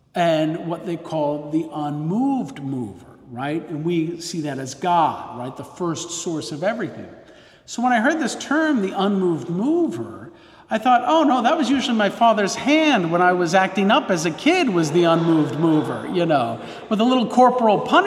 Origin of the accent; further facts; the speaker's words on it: New Jersey, United States; I grew up in New Jersey, and I knew the good Lord was calling me around the death of Pope St. John Paul II.